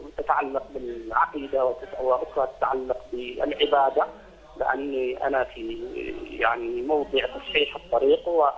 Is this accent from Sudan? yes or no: yes; Sudan; now in Saudi Arabia; أنا سوداني مقيم في المملكة